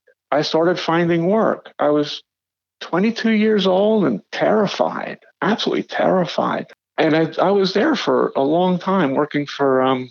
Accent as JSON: {"language": "English", "town": "Long Island", "region": "New York", "country": "United States", "tie": "born or raised there", "also_born_or_lived": "Philadelphia", "said": "I grew up on Long Island. In 1969, my family moved to Philadelphia"}